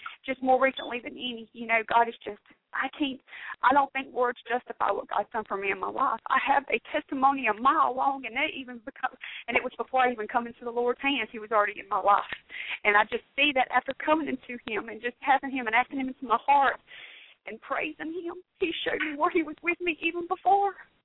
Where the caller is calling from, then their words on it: Pelzer, South Carolina, United States; Pelzer, South Carolina.